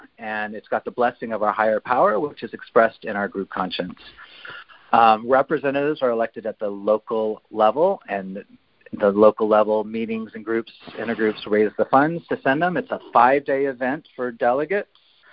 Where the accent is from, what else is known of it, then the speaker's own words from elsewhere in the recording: Los Angeles, California, United States; I'm a debtor from Los Angeles and a trustee.